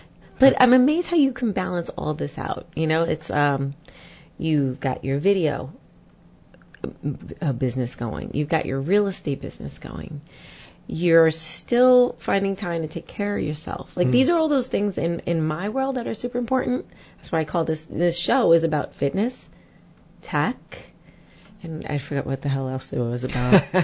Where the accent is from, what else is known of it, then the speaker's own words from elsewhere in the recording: New York, United States; because, okay, we're from New York, from Long Island, and from Queens.